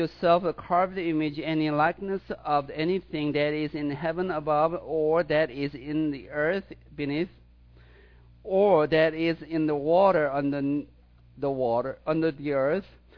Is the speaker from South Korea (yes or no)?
yes; South Korea; English is a second language; when I was growing up in Korea, it was not unusual for the grandpa, grandma and grandpa in the house